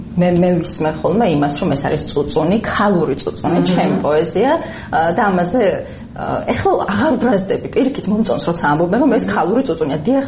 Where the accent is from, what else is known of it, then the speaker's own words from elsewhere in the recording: Mtskheta-Mtianeti, Georgia; მე დაიბადე და გავიზარდე ხევსურეთში, ეს არის ასე ვთქვათ, ჩუმი ქალების ქვეყანა.